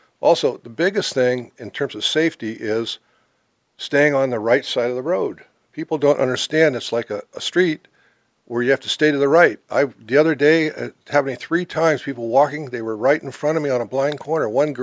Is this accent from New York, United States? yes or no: no; Larkspur, California, United States; We grew up in Larkspur, Baltimore Canyon.